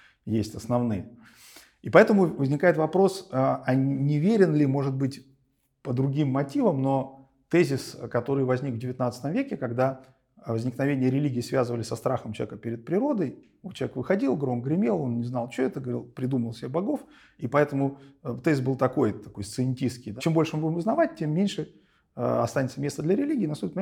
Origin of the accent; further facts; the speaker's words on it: North Kazakhstan Region, Kazakhstan; я вырос в Северном Казахстане